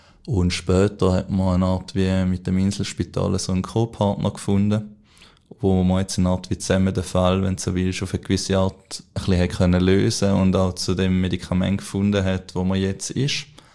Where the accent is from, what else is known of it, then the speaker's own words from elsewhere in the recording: Mühlen, St. Gallen, Switzerland; ich komme aus Mühlen, das ist so ein kleines Dorf zwischen St. Gallen und am Bodensee.